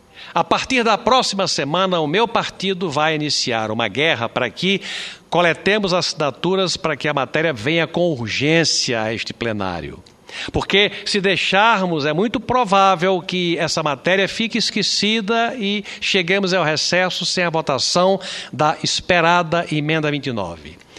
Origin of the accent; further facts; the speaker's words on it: Brazil; eu me preocupo como brasileiro muito com o futuro do nosso país.